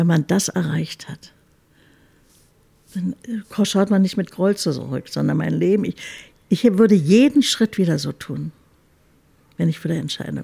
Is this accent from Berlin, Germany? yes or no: yes; Berlin, Germany; Also Berlin ist schon meine Heimatstadt.